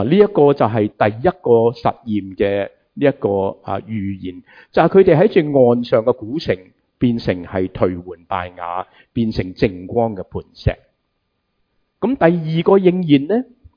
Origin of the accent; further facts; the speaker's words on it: Hong Kong; 我们香港人，我们知道香港人最叻就移山填海